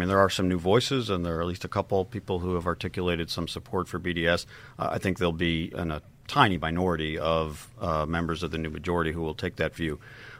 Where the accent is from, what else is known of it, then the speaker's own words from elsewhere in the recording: United States; I think those are things that we as a party and me personally as an American, I think we should oppose.